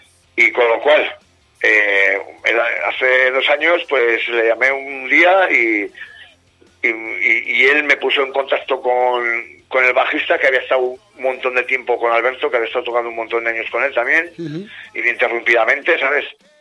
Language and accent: Spanish; Estella, Navarre, Spain; con gente de aquí, de mi pueblo, ¿no? Que yo vivo en Lizarra, en Estella Lizarra, que es una ciudad que tiene 12.000 habitantes, que está a media hora de Pamplona